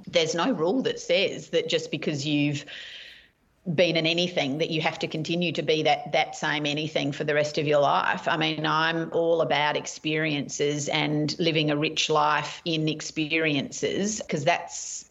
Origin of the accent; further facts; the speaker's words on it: Adelaide, South Australia, Australia; also born or lived in Melbourne / Sydney; Yes, born and raised in Adelaide. Lived in Adelaide until I was 21, and then spent some time living in Melbourne and Sydney, and then came back to Adelaide just before Mum died when I was about 29, 30.